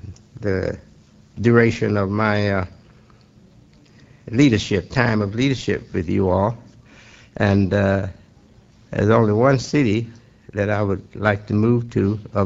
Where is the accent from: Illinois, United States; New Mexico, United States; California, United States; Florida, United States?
Illinois, United States; Chicago; Because I live in Chicago. Chicago area. Chicago is my hometown.